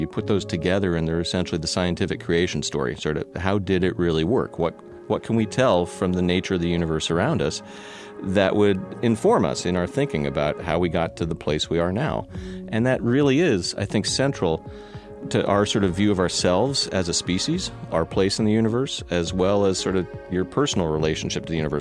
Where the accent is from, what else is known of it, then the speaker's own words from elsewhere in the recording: Palo Alto, California, United States; Well, I grew up in California, Palo Alto.